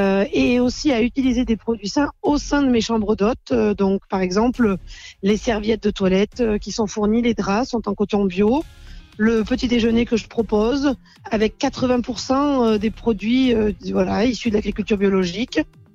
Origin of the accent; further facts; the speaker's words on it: Auvergne-Rhône-Alpes, France; Il y a quelques années, avec mon mari, on s'est installé dans mon village natal et nous avons rénové une grange dans laquelle nous habitons.